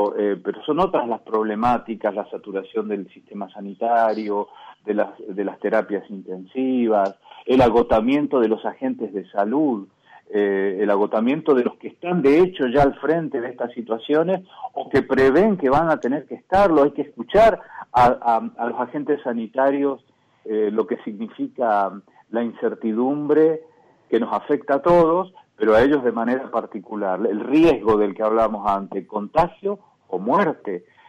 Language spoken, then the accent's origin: Spanish; Mendoza, Argentina; Si cuenta mi experiencia, mi provincia natal, Mendoza, está teniendo una situación muy complicada.